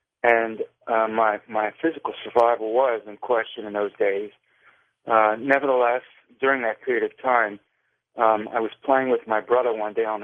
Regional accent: Virginia, United States; I grew up in Virginia Tidewater, there in the southeastern part of the state.

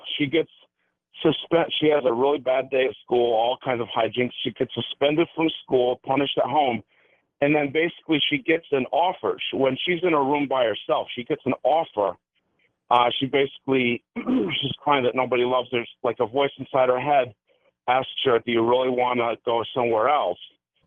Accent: Braintree, Massachusetts, United States; I'm from Braintree.

